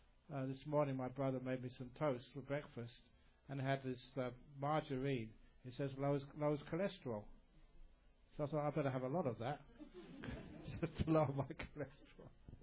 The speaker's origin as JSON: {"language": "English", "region": "England", "country": "United Kingdom", "said": "it took a while to as an English person and in the 60s, to accept being hugged by another man."}